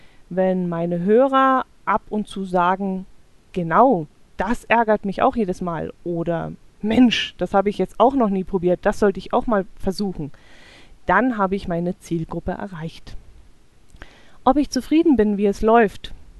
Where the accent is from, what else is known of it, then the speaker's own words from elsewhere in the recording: Bavaria, Germany; Ich komme aus dem Land namens Allgäu, was übrigens im äußersten Süden Deutschlands liegt.